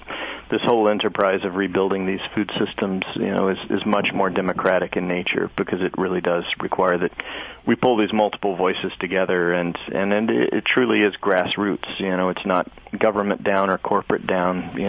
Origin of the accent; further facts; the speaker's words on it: North Carolina, United States; You know, you look down south, and I grew up in North Carolina, you know, you look there, it's a completely different kind of problem than it is here in Vermont.